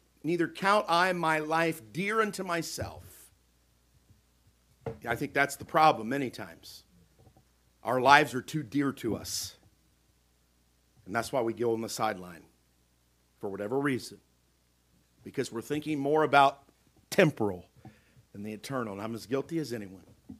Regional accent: Canada; You might bleed red and white, you know, as a Canadian. We might bleed red and white.

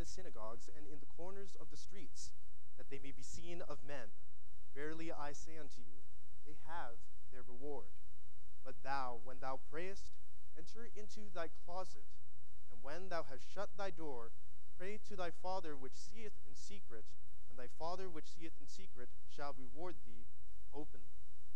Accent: Philippines; My family, specifically, we are Filipino. And in the Philippines, Catholicism has a great stronghold in that country.

